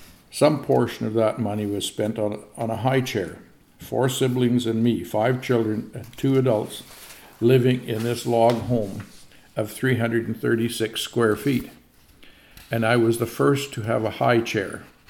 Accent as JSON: {"language": "English", "country": "United States", "tie": "born or raised there", "said": "I was raised on a homestead in a very small log home situated about 2 miles west of what is now the county beach on Baptiste Lake"}